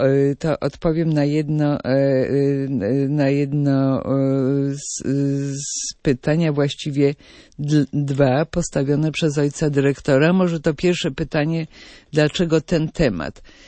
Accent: Kielce, Świętokrzyskie Voivodeship, Poland; born there; ja się urodziłam w Kielcach, nie widziałam na oczy Żyda

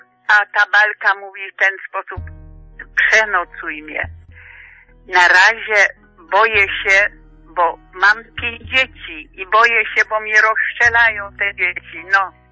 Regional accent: Olesno, Lesser Poland, Poland; W mojej rodzinnej wiosce to było Olesno, powiat Dąbrowa Tarnowska.

